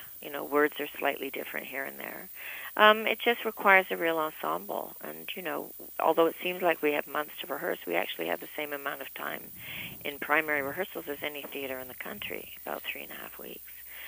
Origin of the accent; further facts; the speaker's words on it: Canada; You know, I'm a Canadian gal, and yeah, I'm not anybody's anybody.